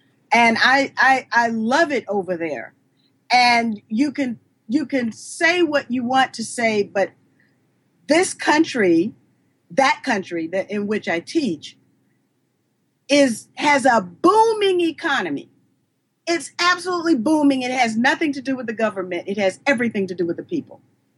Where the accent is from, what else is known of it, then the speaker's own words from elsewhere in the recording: Atlanta, Georgia, United States; born there; And Bob Brady lives in Atlanta. I was born in Atlanta.